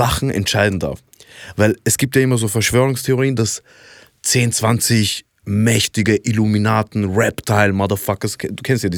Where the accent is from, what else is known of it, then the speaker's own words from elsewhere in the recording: Iraq; Ich komme ja ursprünglich aus dem Irak.